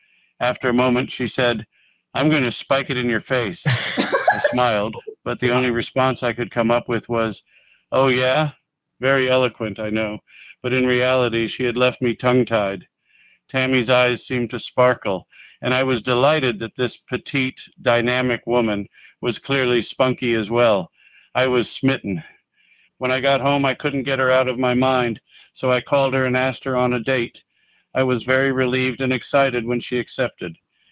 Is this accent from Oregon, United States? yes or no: no; Springville, Utah, United States; I arrived back in my hometown of Springville, Utah in July 1989